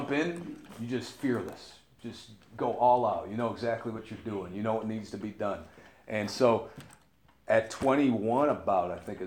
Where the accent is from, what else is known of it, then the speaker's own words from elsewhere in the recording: Buffalo, New York, United States; born there; And I thank God I was born in Buffalo, you know, not born in Boston